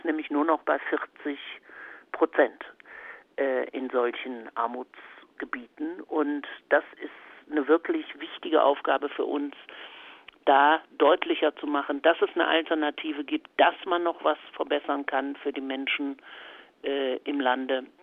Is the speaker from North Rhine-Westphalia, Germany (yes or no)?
yes; Wuppertal, North Rhine-Westphalia, Germany; Also ich kann für die Stadt, aus der ich komme, aus Wuppertal, sagen